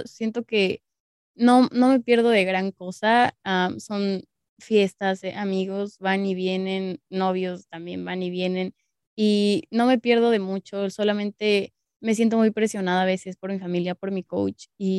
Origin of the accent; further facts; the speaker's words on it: Mexico City, Mexico; Sí, soy de la Ciudad de México.